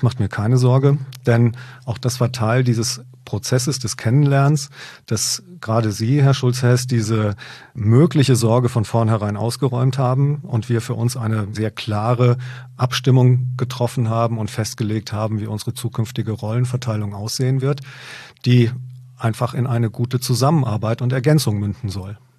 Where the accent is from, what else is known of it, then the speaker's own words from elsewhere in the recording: Hesse, Germany; also born or lived in Munich / Hamburg / Ruhr area; Ich bin 53 Jahre alt. Und wie Sie meiner Sprache schon entnehmen können, ich bin kein gebürtiger Oberfranke. Ich bin in Nordhessen aufgewachsen.